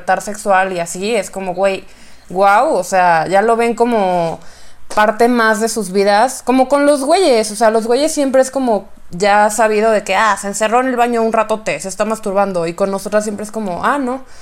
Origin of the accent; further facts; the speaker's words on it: Chihuahua, Mexico; yo soy de Chihuahua, del norte, de una ciudad chiquitita, súper súper conservador todo, y estudié en escuela católica toda mi vida.